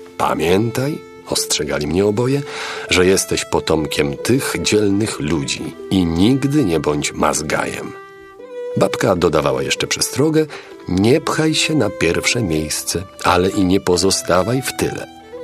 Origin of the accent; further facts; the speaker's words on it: Lithuania; do tego najbardziej zapadłego zakątka Litwy, gdzie się urodziłem i wychowałem